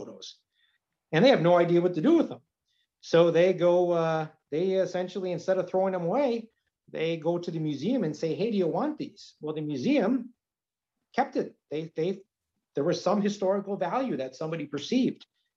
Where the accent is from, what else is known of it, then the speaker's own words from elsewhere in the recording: Milwaukee, Wisconsin, United States; now in Green Bay, United States; And I'm a transplant from Milwaukee, so I didn't grow up in Green Bay.